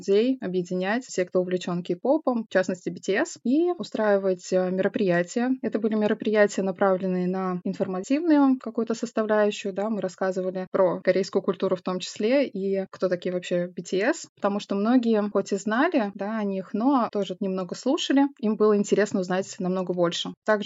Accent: Astrakhan, Astrakhan Oblast, Russia; Я из Астрахани.

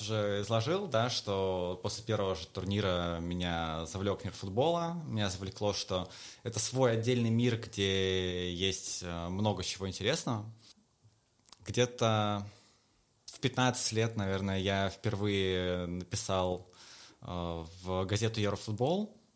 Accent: Moscow Oblast, Russia; я сам из Московской области.

